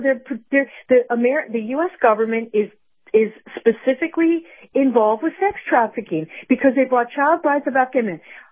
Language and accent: English; Miami, Florida, United States; Look, I'm from Miami.